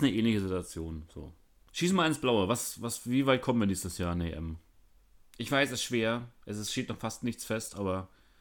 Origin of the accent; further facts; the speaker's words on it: Mecklenburg-Vorpommern, Germany; Ich bin ja auch aus dem hohen Norden bei mir. Ich bin aus Mecklenburg